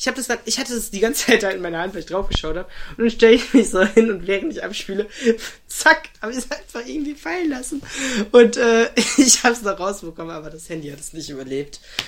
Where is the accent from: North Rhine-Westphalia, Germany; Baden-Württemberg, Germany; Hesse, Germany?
North Rhine-Westphalia, Germany; Dinslaken; was ich in der Neutor Galerie für ein Erlebnis hatte bei uns in Dienstlaken. Und zwar waren wir mit meiner damals noch Grundschulklasse.